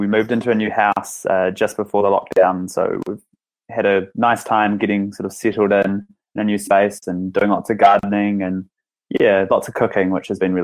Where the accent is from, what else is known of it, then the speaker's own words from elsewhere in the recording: Dunedin, Otago, New Zealand; Born and raised in Dunedin. I've lived here for 26 years, actually. Lived in most suburbs around Dunedin, more houses than years I'm alive